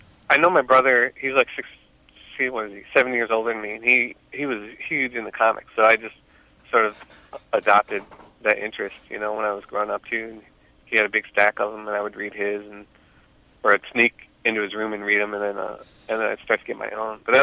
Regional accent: Lexington, Missouri, United States; now in St. Louis, United States; I grew up in Lexington, Missouri. It's like a small town outside of Kansas City here in Missouri. I grew up there, and then we moved to St. Louis, like, my last year of high school

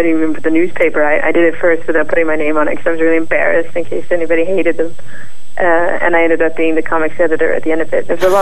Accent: Nova Scotia, Canada; I'm a real live girl, and I'm from Nova Scotia, and I have been drawing since as far back as I can remember.

